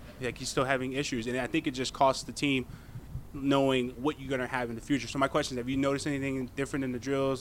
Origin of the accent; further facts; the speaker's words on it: Rockville, Maryland, United States; I'm from Rockville, Maryland.